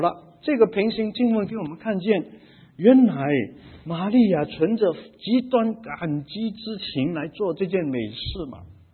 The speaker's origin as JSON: {"language": "Chinese", "country": "China", "said": "那么我们中国人的思想其实也跟这些 门徒有点像的呢？"}